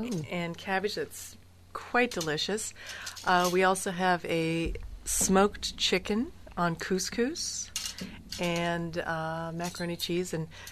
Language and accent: English; Casanova, Wisconsin, United States; now in California, United States; every time I go home to Casanova, Wisconsin, I always bring back a suitcase full of this cheese